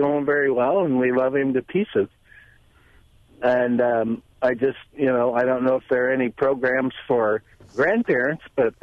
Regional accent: Wisconsin, United States; No, I'm not from Eau Claire. I'm from the southeast corner of the state, and I'm just here traveling.

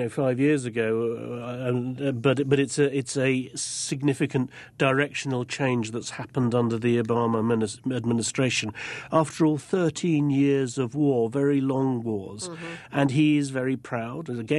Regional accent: United Kingdom; it's one of the things that intrigues me as a Brit and as an outsider

